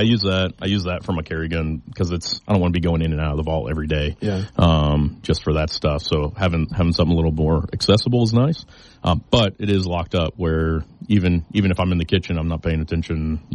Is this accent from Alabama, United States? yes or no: yes; Alabama, United States; I grew up in Alabama. Everybody had their own hunting shotguns and rifles and all that.